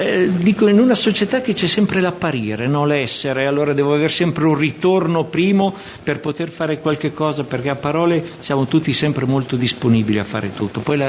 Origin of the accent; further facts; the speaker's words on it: Milan, Lombardy, Italy; now in Pesaro, Italy; Arrivato a Pesaro, io vengo da Milano